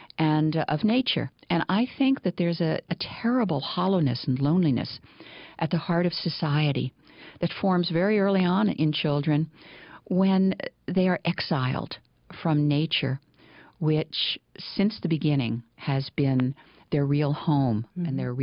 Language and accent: English; Illinois, United States; And for me, too, I grew up in rural Illinois. It made a huge difference.